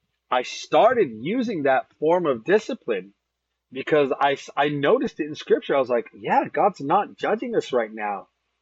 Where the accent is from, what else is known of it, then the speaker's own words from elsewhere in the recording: Las Vegas, Nevada, United States; I grew up in Vegas there